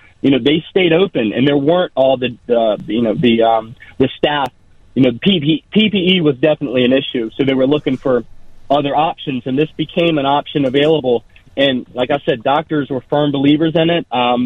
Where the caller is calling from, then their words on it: Virginia Beach, Virginia, United States; I'm calling from Virginia Beach. Yes, I am.